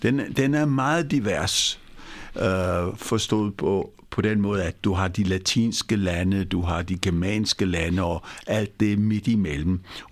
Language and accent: Danish; Mumbai, Maharashtra, India; Danish is a second language; now in Denmark; Nu er jeg opvokset i Indien, i Bombay, dengang hed Mumbai, Bombay.